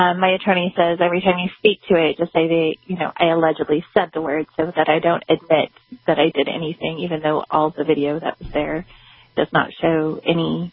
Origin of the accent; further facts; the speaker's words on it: California, United States; I grew up in Southern California.